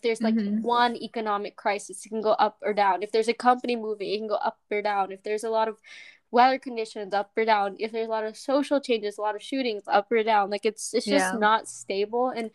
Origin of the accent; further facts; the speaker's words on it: Florida, United States; Like, I do know people back in my hometown in Florida.